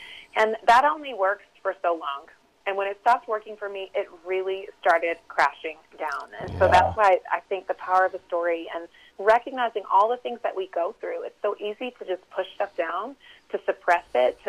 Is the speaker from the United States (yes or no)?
yes; the South, United States; Well, I really, born and raised in the South, learned to tell the truth from a very, very early age.